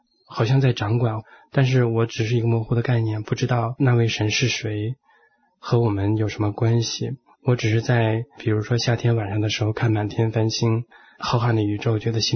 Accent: China; 你知道我们也都是从大陆的文化背景出来的。

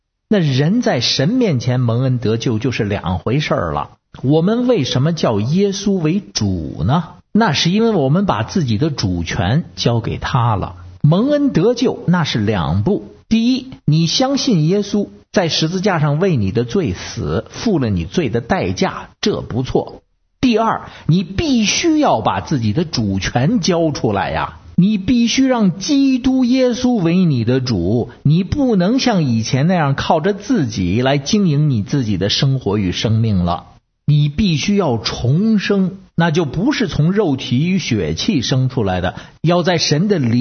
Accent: Beijing, China; 我是北京的

